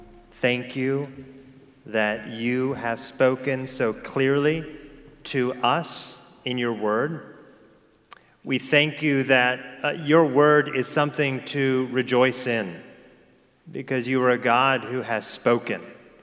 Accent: West Coast, United States; So growing up on the West Coast, I had the opportunity a number of times to visit Disneyland

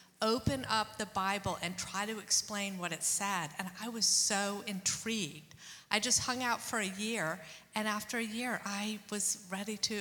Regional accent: New England, United States; I grew up in New England, never heard the gospel.

